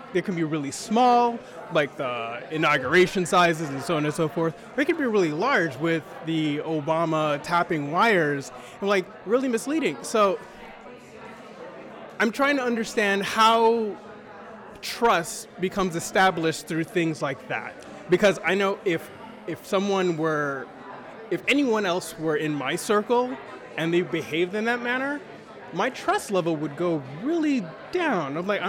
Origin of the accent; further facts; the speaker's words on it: Brooklyn, New York, United States; now in Seattle, United States; I'm originally from Brooklyn. I live in Seattle now. Bought a house.